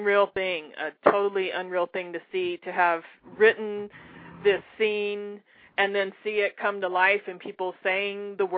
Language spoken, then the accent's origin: English; Omaha, Nebraska, United States; I grew up in Omaha, Nebraska, and that's where he lived, and he had a very renowned music collection.